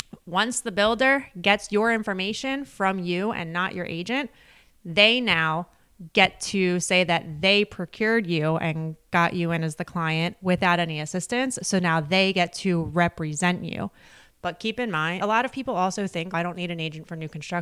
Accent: Delaware County, Pennsylvania, United States; I'm from Delco. I remember your first store.

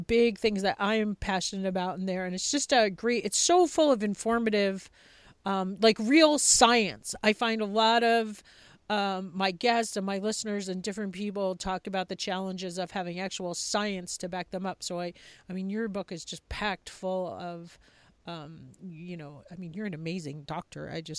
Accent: New York, United States; now in Montana, United States; Cause I, like, even though I'm in Montana, I grew up on Long Island.

